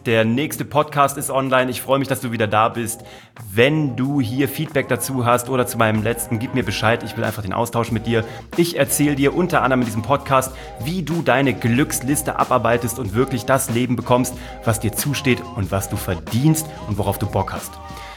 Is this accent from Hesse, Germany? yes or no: yes; Kassel, Hesse, Germany; Ich war Zauberkünstler in Kassel, wo ich herkomme.